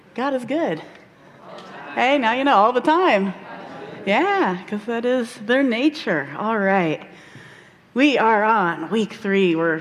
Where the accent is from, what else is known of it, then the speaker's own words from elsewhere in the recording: Midwest, United States; I'm a Midwesterner. I love my salt.